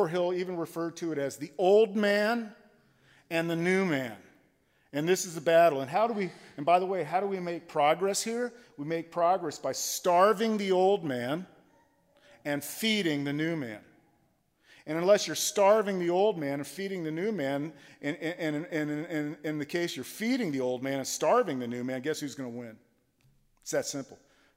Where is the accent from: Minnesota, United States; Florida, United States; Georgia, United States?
Florida, United States; Miami; when I was a little kid growing up in Miami, we had these blinds.